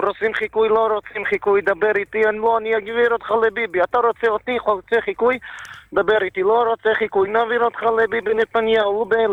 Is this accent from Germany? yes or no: no; Beitar Illit, West Bank, Israel; אני מביתר.